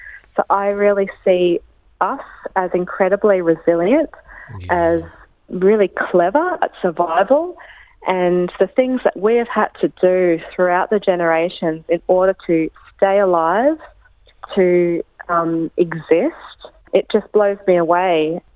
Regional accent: Australia; I grew up here in Australia, not somewhere like Hungary, or my grandfather's from America or like China, that my spirit is here.

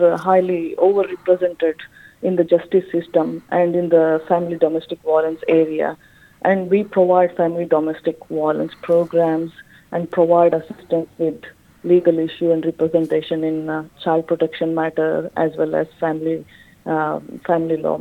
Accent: India; now in Australia; Growing up in India, you know, I saw a lot of disparity and inequality

